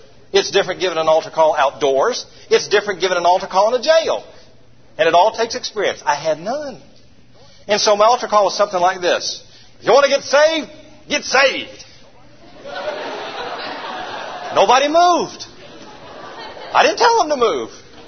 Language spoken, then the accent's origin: English; Atlanta, Georgia, United States; And so here we come to Georgia. And I grew up in Atlanta, and God called us, of all places, to Vidalia, Georgia, home of the sweet onions.